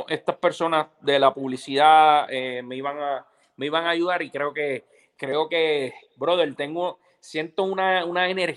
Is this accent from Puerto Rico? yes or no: yes; Puerto Rico; moved away; este de Puerto Rico, luego la zona norte, luego la zona sur, luego la zona oeste, hasta que después salí de Puerto Rico.